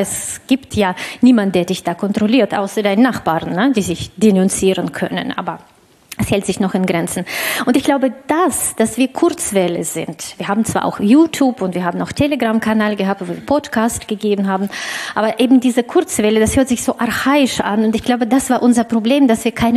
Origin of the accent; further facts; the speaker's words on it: Russia; für mich als Russin und Inhaberin des deutschen Passes und des russischen Passes